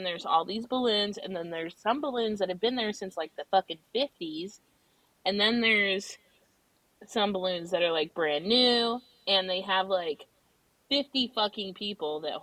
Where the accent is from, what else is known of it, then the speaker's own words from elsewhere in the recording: Pacific Northwest, United States; also born or lived in Colorado; because I grew up on the Pacific, in the Pacific Northwest for the most part, and then went to Colorado after that.